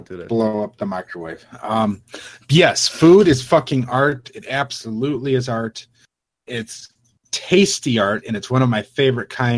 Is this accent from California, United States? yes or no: no; Indiana, United States; Sweetheart, it's Indiana. I'm from Indiana. It's my home. It's not India.